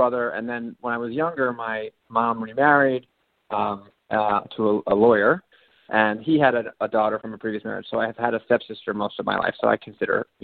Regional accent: New York City, New York, United States; So I grew up in New York City.

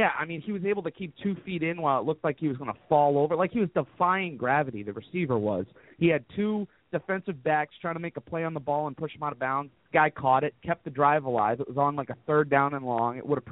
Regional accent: New England, United States; We grew up in New England.

